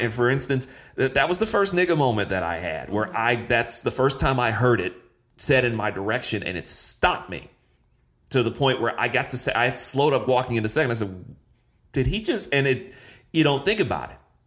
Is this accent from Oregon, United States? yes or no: no; Detroit, Michigan, United States; I grew up, and anybody who listens to the show knows I talk about it in Orton. I grew up in Detroit.